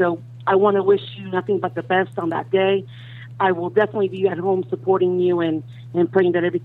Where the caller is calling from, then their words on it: Georgia, United States; Hi, this is … calling you from Georgia.